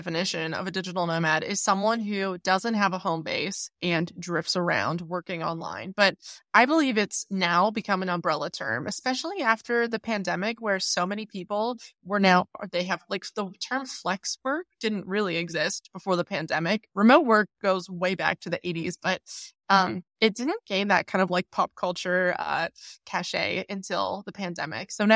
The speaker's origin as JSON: {"language": "English", "region": "Pennsylvania", "country": "United States", "also_born_or_lived": "Chicago", "moved": "as an adult", "lives_now": "Netherlands", "said": "Yes, I'm from Pennsylvania in the U.S., and I had been living in Chicago before I left and went traveling in 2017"}